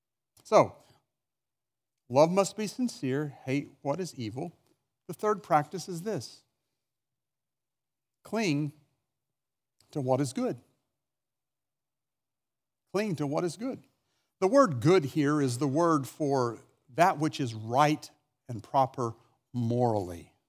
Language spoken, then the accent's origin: English; Oklahoma, United States; I grew up in Oklahoma, and my pastor had acreage that was close to where I lived